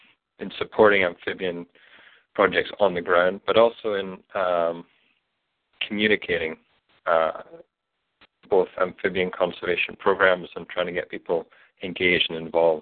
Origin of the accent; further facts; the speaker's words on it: Scotland, United Kingdom; I grew up in Scotland, where I would spend my summers in the highlands of the northwest